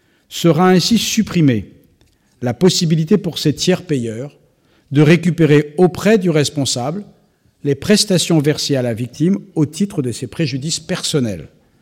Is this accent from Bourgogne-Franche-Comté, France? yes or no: no; Brittany, France; Je suis breton, et l'un des auteurs bretons que nous chérissons